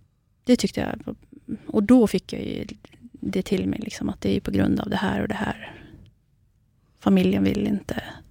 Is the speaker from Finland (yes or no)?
no; Kurdistan Region, Iraq; now in Sweden; Jag är ju själv kurd, så att jag kommer ju från den irakiska delen.